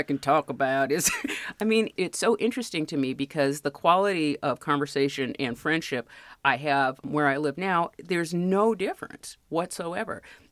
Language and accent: English; Richland Center, Wisconsin, United States; born there; I was actually born in a rural area. I was born in Richland Center, Wisconsin.